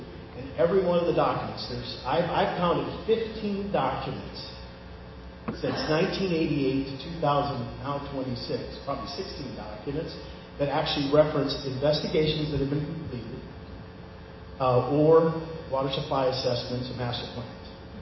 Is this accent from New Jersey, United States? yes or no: no; Folsom, California, United States; I'm a hydrogeologist from Folsom. I'm right in your backyard. I've been here for a very long time, and I continue to be.